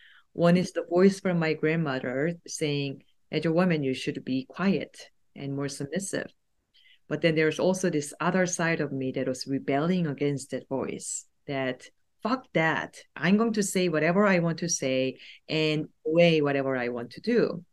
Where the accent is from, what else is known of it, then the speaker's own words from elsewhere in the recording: South Korea; English is a second language; as I'm thinking about how being an Asian woman or a Korean woman growing up in Korea as a female have influenced some of the things that that I have done.